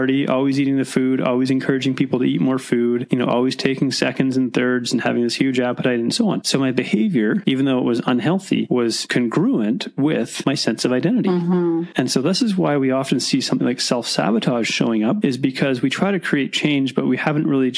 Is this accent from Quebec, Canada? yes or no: no; Mission, British Columbia, Canada; born there; I was born in Mission.